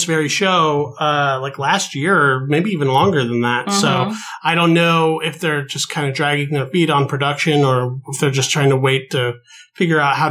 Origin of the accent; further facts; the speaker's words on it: Pocatello, Idaho, United States; I went home and visited my folks in my hometown of Pocatello, Idaho.